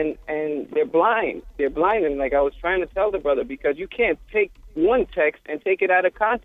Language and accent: English; El Salvador; they say that I'm from Central America. I'm from El Salvador, and they say that the original Hebrews were black and my color, like brown